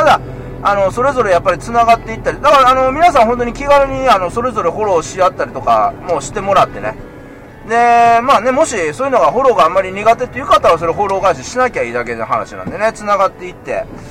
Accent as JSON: {"language": "Japanese", "town": "Sakai", "region": "Osaka", "country": "Japan", "tie": "born or raised there", "said": "もね、地元大阪で、大阪の堺なんでね。"}